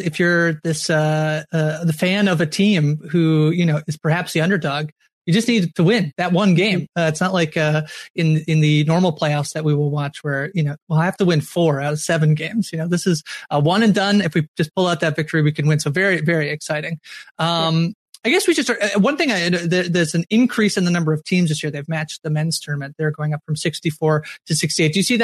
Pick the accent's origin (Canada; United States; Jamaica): Canada; I will say I'm a Canadian, Lindsay. So I'm a little bit, we do not have much of a college sports culture up here.